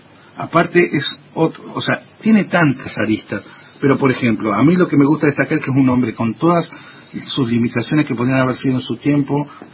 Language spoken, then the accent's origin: Spanish; Rosario, Santa Fe, Argentina; como rosarino que soy